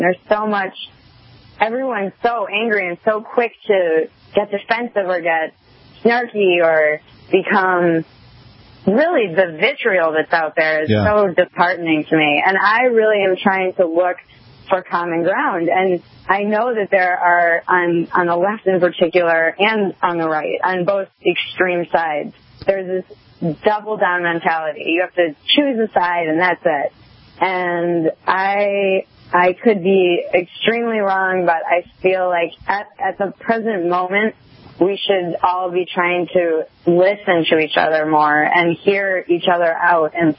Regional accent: New England, United States; it would be the same as if I went home and said I was a Yankees fan because I'm from New England.

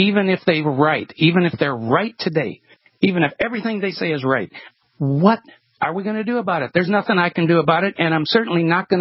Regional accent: Minnesota, United States; I grew up in Minnesota, and we had extremely hot summers and extremely cold winters.

